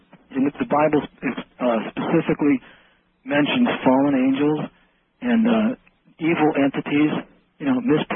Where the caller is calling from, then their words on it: Akron, Ohio, United States; Hi, I'm calling from Akron, Ohio.